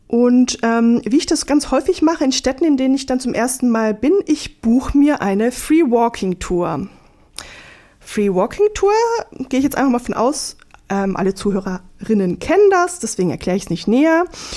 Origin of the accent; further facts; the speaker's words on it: Germany; Ich habe es ihr dann gesagt, ich komme nicht aus dem Süden, bin Deutsche.